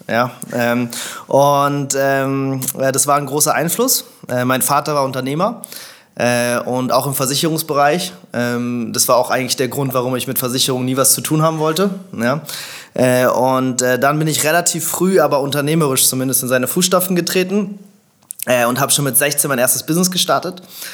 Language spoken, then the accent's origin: German; Berlin, Germany; Also ich bin in Berlin geboren, vor ein bisschen mehr als 30 Jahren, bin hier aufgewachsen. Meine Mama ist Amerikanerin, mein Vater ist Deutscher.